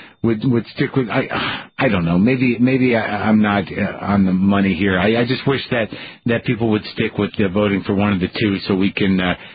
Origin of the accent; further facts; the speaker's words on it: New Mexico, United States; I grew up in New Mexico. I used to drive up to Colorado. I love it.